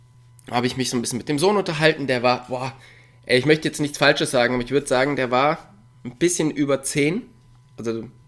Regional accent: Cologne, North Rhine-Westphalia, Germany; Und ich komme ja da aus dem Raum Köln oder auch Ruhrpott.

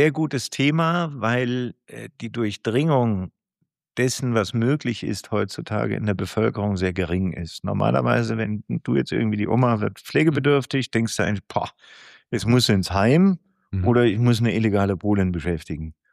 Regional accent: Baden-Württemberg, Germany; Ich bin gebürtiger Schwarzwälder

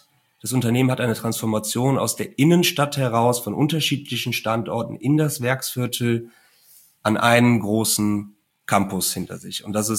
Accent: Cologne, North Rhine-Westphalia, Germany; das kann ich ja wirklich als Kölner dann auch sagen

